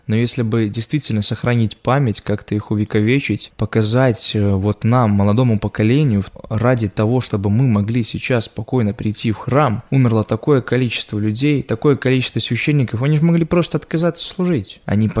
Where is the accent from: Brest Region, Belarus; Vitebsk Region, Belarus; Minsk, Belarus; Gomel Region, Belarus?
Vitebsk Region, Belarus; Krulevshchizna; У нас вот в деревне, в Крулевщизне, я сам из Крулевщизны